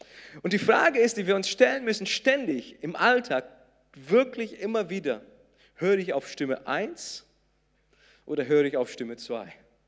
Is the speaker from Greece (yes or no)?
no; South Region, Brazil; German is a second language; now in Germany; Und an diesem Ort, wo ich aufgewachsen bin, das sind 10 Kilometer von diesem Riesenfluss, der Uruguay heißt.